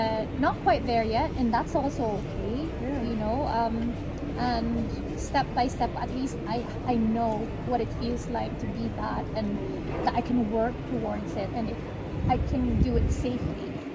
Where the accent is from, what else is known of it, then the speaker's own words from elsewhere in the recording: Philippines; oh, I shouldn't talk about me being Filipino around white people.